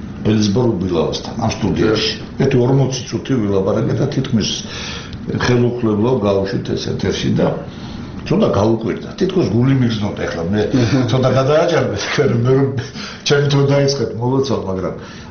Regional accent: Racha-Lechkhumi and Kvemo Svaneti, Georgia; მაშინ ვიღირა მეც რაჭიდან ვარ

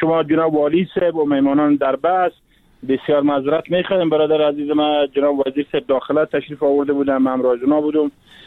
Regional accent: Farah, Afghanistan; مشکلات زیربنایی و اقتصادی داشتیم ما در ولایت فرا. ولایت ما درجه اول شده

